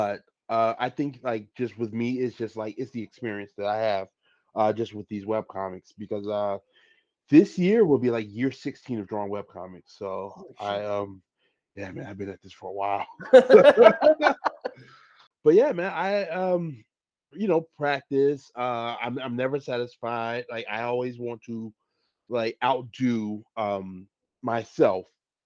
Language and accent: English; Chicago, Illinois, United States; So, my upbringing, especially growing up in Chicago in the 90s, mine has basically been me in the house playing video games